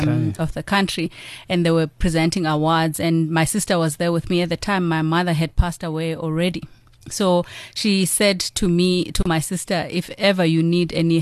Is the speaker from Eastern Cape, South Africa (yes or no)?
yes; Mthatha, Eastern Cape, South Africa; I come from the Eastern Cape, born and bred in Mthatha.